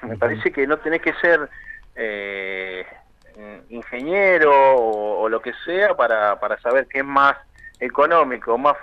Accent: Carmen de Patagones, Buenos Aires Province, Argentina; que se nos tenga en cuenta que somos gente de Patagones

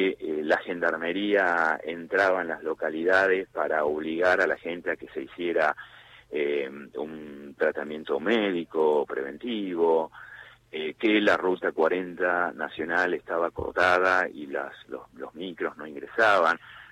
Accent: Buenos Aires, Argentina; now in Río Negro, Argentina; Yo hace 20 años estoy acá, pero soy de Buenos Aires. Soy patagónico hoy, ciudadano rionegrino, pero nacido en la ciudad de Buenos Aires.

